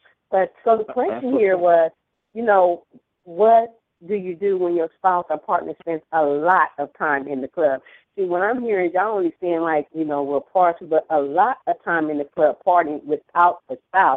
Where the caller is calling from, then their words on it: Sacramento, California, United States; I'm calling from Sacramento.